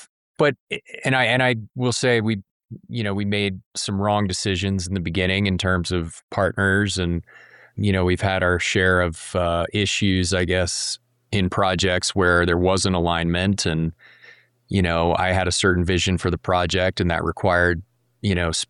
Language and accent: English; Delaware, United States; And I grew up in Delaware, the rural eastern shore of Delaware, and it was a beautiful place, natural environment.